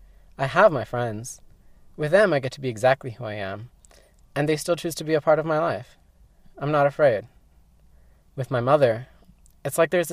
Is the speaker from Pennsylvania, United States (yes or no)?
no; Texas, United States; I'm from Texas.